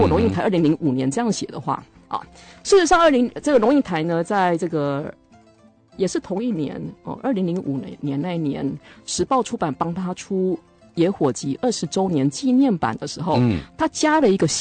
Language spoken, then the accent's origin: Chinese; Taiwan; 我们是台湾人，我们清楚台湾历史没有啊